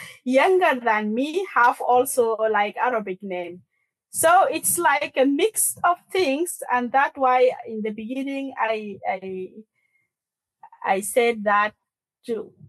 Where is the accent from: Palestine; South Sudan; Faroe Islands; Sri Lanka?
South Sudan; at the some point when I said I'm from South Sudan